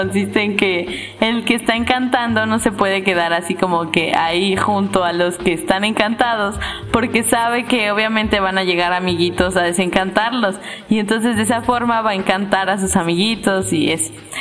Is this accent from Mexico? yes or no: yes; Mexico; si en algo somos buenos los mexicanos es en saltarnos las reglas y hacer trampa